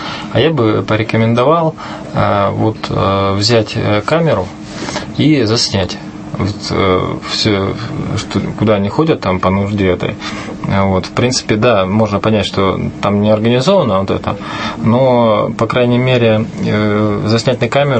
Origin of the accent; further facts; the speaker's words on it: Kotlas, Arkhangelsk Oblast, Russia; в городе Котласе, откуда я родом